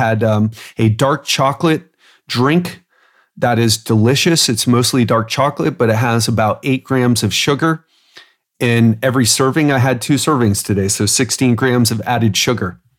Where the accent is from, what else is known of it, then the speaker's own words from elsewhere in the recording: Miami, Florida, United States; I mean, I'm from Miami. I've been around crackheads.